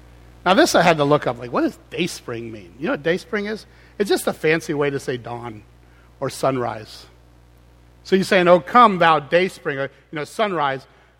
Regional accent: Clearwater, Florida, United States; I mean, I'm a kid from Clearwater, Florida, right? Spent most of my summers and winters on the beach.

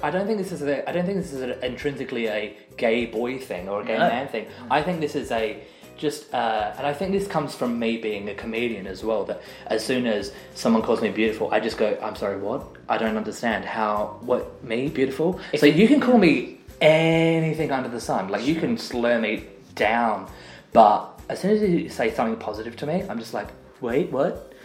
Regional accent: Australia; as an Australian

